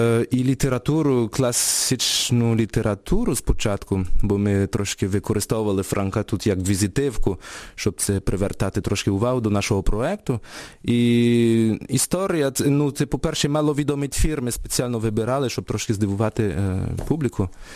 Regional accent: France; Ukrainian is a second language; now in Ukraine; я виріс у Франції з коміксами, з графічними романами.

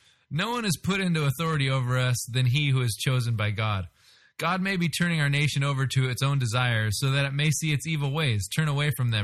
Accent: Kentucky, United States; Being that I'm from Appalachian, Kentucky, this, or Appalachian, I guess.

